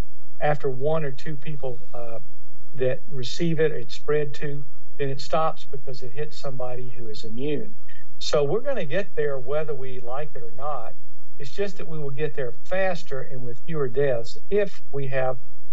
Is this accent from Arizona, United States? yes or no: no; Louisiana, United States; In fact, my home state of Louisiana just put out from the Department of Health that they're recommending that we go back to masks